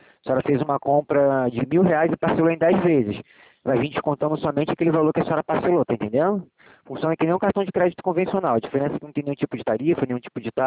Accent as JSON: {"language": "Portuguese", "region": "Rio de Janeiro", "country": "Brazil", "said": "porque eu também sou aqui do Rio."}